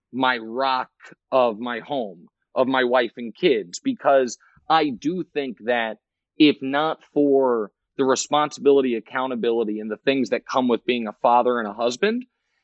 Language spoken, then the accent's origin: English; Kansas City, United States; And I'm from Kansas City. I'm a Chiefs fan.